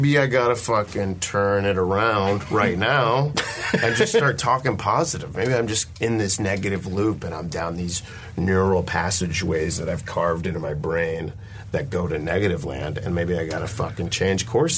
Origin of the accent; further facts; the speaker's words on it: Florida, United States; now in San Francisco, United States; I grew up in Florida, and like the weed kids would like spray with like embalming fluid and like bug spray and shit.